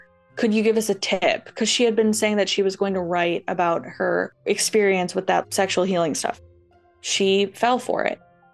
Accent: Minnesota, United States; I'm from Minnesota. I've been to Indiana

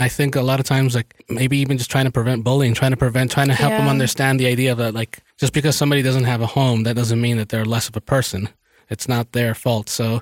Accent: New Jersey, United States; I grew up in New Jersey, I grew up actually right across the river from New York City.

